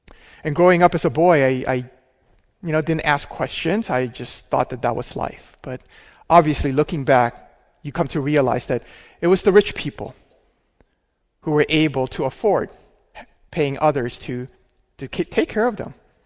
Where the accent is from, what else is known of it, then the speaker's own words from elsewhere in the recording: Philippines; Growing up in the Philippines, and I believe this is fairly common in many of the Asian countries